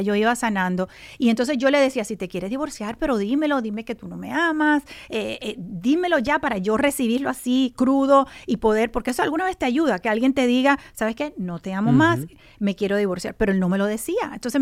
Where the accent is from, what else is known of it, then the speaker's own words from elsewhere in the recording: Pennsylvania, United States; born there; vivía en Pensilvania, donde yo nací